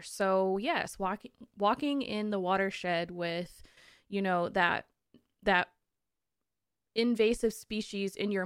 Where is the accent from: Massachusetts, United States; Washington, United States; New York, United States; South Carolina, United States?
Washington, United States; I grew up in Western Washington on the coast, and I'm so excited that you're doing your great work in Oregon.